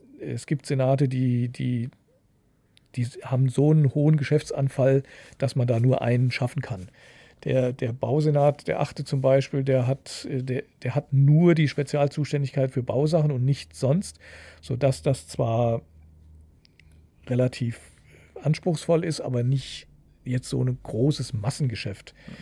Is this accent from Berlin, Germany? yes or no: no; Hesse, Germany; weil ich halt in der Stadt groß geworden bin und da kann ich so, ein Dialekt kann ich nicht so richtig.